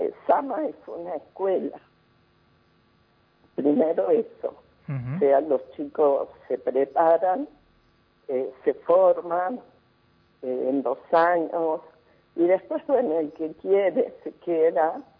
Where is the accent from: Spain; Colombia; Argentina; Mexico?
Argentina; Colonia Caroya, Córdoba; que yo soy de Colonia Carosa, empecé aquí, y no había yoga.